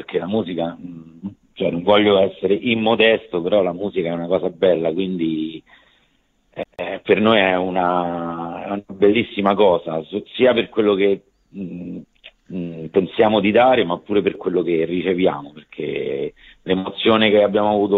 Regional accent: Rome, Lazio, Italy; essendo tutti romani, siamo riusciti a esprimerci attraverso il nostro dialetto, che poi non è neanche un dialetto vero e proprio, è più una sporcatura.

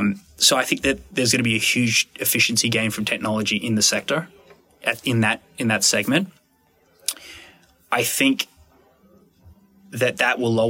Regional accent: Australia; I'm originally from Australia, and in Australia, we have four big banks

